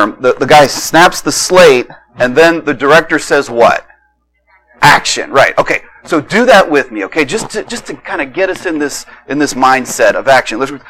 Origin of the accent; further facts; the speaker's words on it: Boiling Springs, Pennsylvania, United States; but you know that I grew up in Boiling Springs and graduated from there